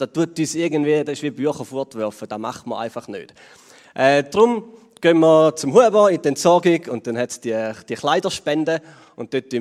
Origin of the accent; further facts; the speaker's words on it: Switzerland; Ich glaube, als Schweizer haben wir auch noch so ein bisschen Kultur aufbauen